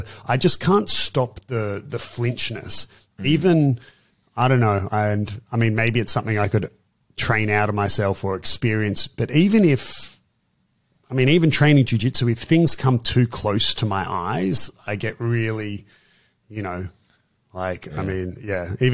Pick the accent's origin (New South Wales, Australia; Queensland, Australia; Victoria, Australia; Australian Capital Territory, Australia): New South Wales, Australia; Byron Bay; And I grew up in Byron Bay, which Australian people will know